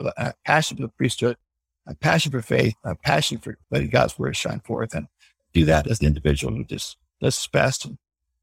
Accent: Bethesda, Maryland, United States; I grew up in Bethesda. A lot of country clubs around there.

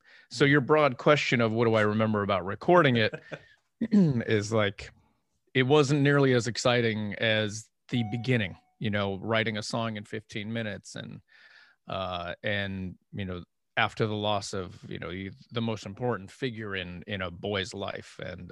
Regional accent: Erie, Pennsylvania, United States; I'm from Erie, Pennsylvania. So this girl from my hometown who is a family friend

